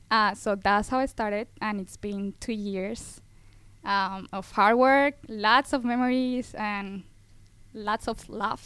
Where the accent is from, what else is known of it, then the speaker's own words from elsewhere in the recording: Colombia; born there; English is a second language; I was born in Colombia, but there I graduated actually from nursing and aesthetics.